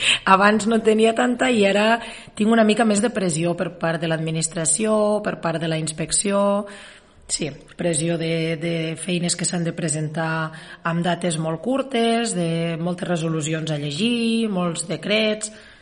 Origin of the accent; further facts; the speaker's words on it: Guissona, Catalonia, Spain; és que tinc 39 anys, que sóc nativa de Guissona, d'una població de la província de Lleida